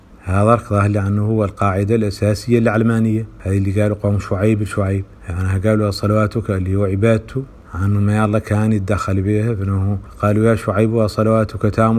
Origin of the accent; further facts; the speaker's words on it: Mauritania; أنا مواطن موريتاني، عندي جنسية واحدة اللي هي الجنسية الموريتانية، ما عندي جنسية دولة أخرى ولا عندي إقامة في دولة أخرى